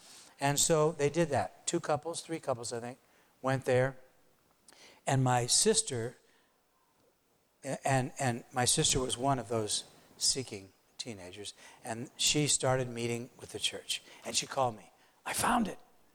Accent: St. Louis, Missouri, United States; she would visit all the groups around my hometown of St. Louis.

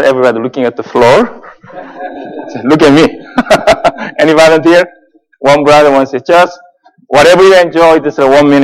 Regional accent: Columbus, Ohio, United States; also born or lived in California; So I'm from Columbus, Ohio. So I used to live in California. And people ask me, where is Columbus?

